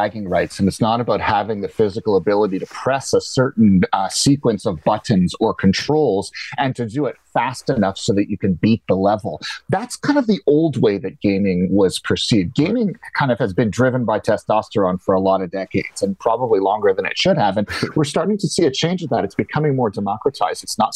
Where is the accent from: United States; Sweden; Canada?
Canada; Montreal, Quebec; Next time I'm back in Montreal, that's my hometown, I'm going to have to look this guy up.